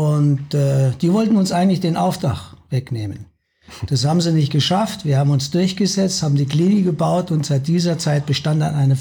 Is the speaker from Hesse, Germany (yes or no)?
yes; Hesse, Germany; born there; now in Munich, Germany; Ich bin gebürtiger Hesse am Fuße des Westerwalds.